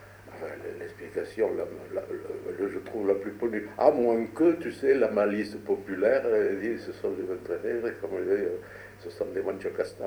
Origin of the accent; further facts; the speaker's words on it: Compoliva, Occitanie, France; Il y en a autant à l'intérieur même du Ségala. Je te l'ai raconté, moi, chez moi, à Compoliva.